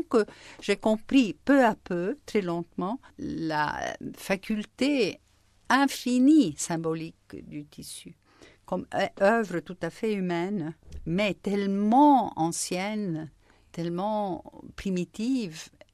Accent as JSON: {"language": "French", "town": "Naples", "region": "Campania", "country": "Italy", "said": "Je suis italienne, mais surtout, je suis napolitaine. Ça fait une grande différence. Je reste tout à fait napolitaine"}